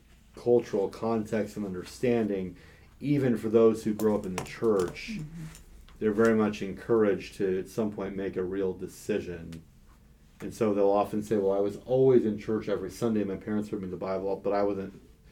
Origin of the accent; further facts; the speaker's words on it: United States; Fireworks, blowing stuff up on the 4th, is part of my cultural heritage and tradition as an American.